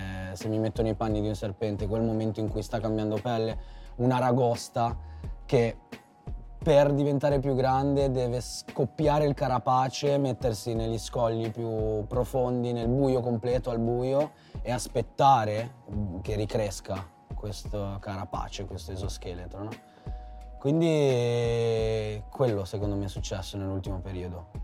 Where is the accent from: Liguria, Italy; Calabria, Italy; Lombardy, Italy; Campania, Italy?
Liguria, Italy; Cogoleto; io ero abituato a scendere da Sciarborasca a Cogoleto nel mio paesino, quei 4 km completo nel buio.